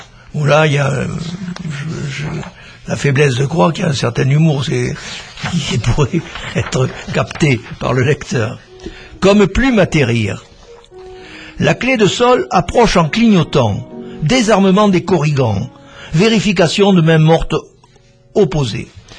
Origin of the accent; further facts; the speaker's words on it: Padirac, Occitanie, France; born there; C'est le Lot d'abord, le Quercy, puisque c'est le lieu de ma naissance, puisque je suis né à Padirac